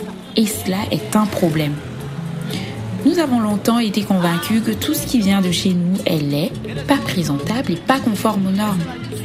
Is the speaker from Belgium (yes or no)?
no; Togo; first language Ewe; French is a second language; être fière de pouvoir parler couramment ma langue maternelle et savoir cuisiner des plats de chez moi